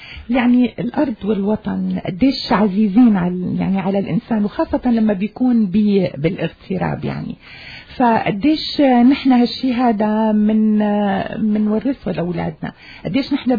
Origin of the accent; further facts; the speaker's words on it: Syria; أنا سورية مثلك